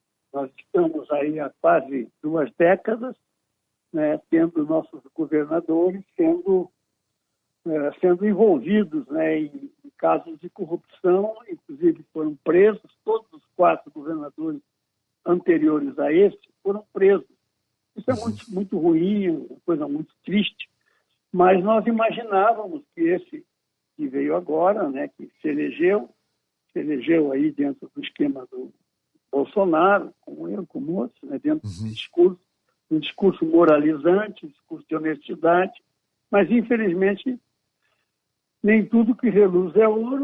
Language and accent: Portuguese; São Luís Gonzaga, Rio Grande do Sul, Brazil; moved away as an adult; Eu, embora esteja radicado no Rio de Janeiro desde os meus 25 anos, até essa idade eu vivia aí no interior, lá em São Luís Gonzaga, São Borja. Essa era a minha terra.